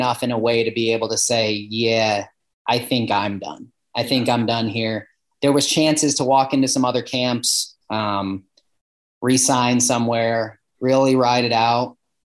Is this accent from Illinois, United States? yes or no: no; Ohio, United States; I think for me, it's easier because I was from Ohio too.